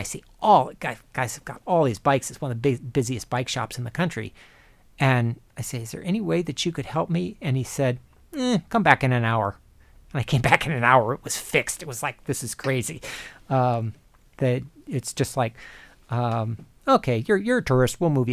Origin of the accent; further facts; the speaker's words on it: Rockville, Maryland, United States; grew up in my hometown of Rockville, Maryland